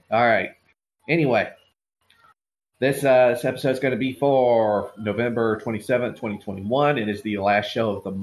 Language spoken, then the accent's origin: English; Georgia, United States; This one was in my home state of Georgia.